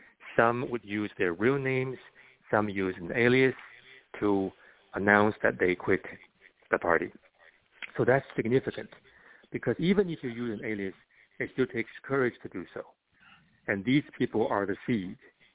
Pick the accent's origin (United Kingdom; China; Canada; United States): China; I grew up in China, and I experienced it firsthand